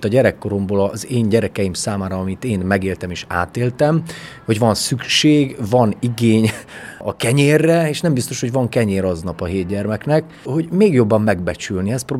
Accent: Transylvania, Romania; Erdély magyarként ezt tapasztaltuk

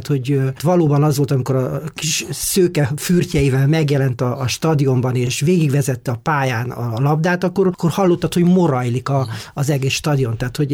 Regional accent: Târgu Mureș, Mureș County, Romania; én marosvásárhelyiként 1979-80-ban találkoztam először vele, a nevével. 5-6 éves voltam akkoriban

